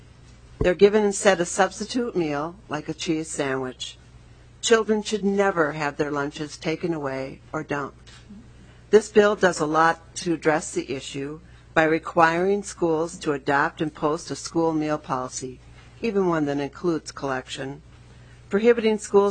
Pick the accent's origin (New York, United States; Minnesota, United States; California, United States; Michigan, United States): Minnesota, United States; I was proud as a Minnesotan to see that we were a leader in addressing the issue of lunch shaming.